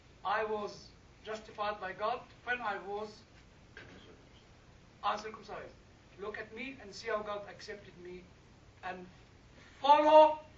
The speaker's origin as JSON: {"language": "English", "country": "Egypt", "tie": "born or raised there", "said": "Because, you see, in the way I was brought up in Egypt, you know, you catch a cow or a sheep or a goat, whatever, and you cut it up, you know."}